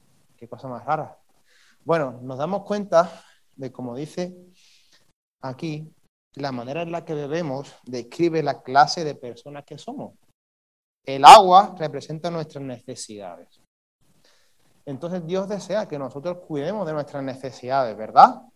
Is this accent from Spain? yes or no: yes; Huelva, Andalusia, Spain; ¿Sabes cuánta población tiene Huelva, de donde yo soy? 145.000.